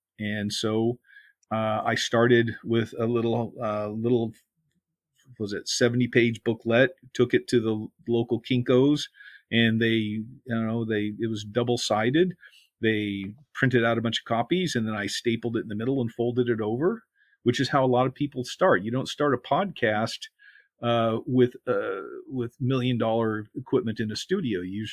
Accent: Vancouver, Washington, United States; born there; I was born in the Pacific Northwest, Vancouver, Washington, actually. I come from kind of typical middle American blue collar background.

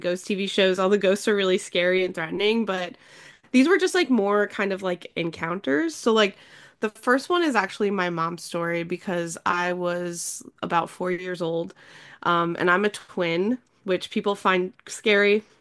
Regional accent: Pennsylvania, United States; so I'm from the Poconos and I grew up in a haunted house. It was built in the 1700s.

